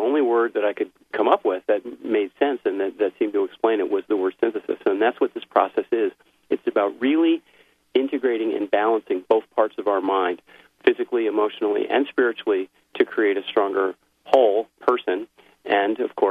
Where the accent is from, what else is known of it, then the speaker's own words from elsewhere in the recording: New England, United States; I grew up in New England, and in the 50s and 60s, I date myself